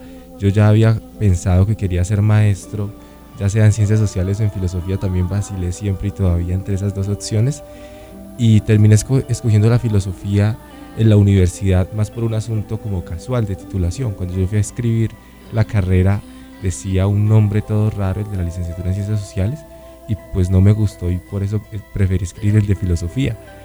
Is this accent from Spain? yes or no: no; Tabio, Cundinamarca, Colombia; yo soy de Tabio y estudio acá en Bogotá.